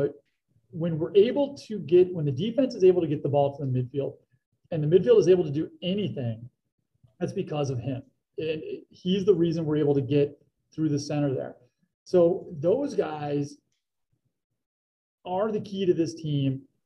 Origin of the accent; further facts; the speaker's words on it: United States; And as an American, I hate it when I have to have evidence to prove my point.